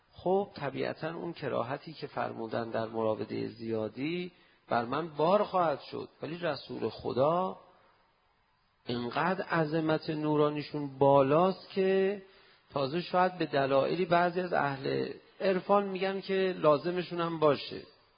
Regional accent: Iran; فهمید من ایرانی هستم و به اصطلاح شیعه هستم

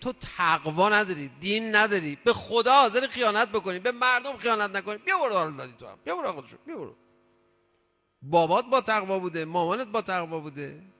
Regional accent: Iran; یکی دو سه نفر خارجی فهمیدن ما ایرانی هستیم

